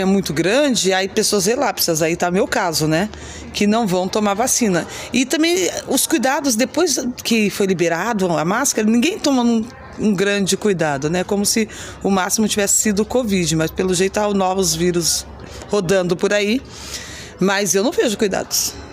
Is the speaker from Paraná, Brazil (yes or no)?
yes; Londrina, Paraná, Brazil; Eu sou de Londrina, mas eu sou acampada do MST lá.